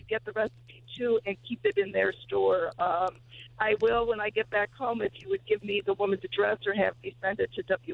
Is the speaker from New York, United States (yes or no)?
yes; Buffalo, New York, United States; now in Rexford, United States; I am 100% Polish, and I'm on my way to my hometown for a wedding in Buffalo.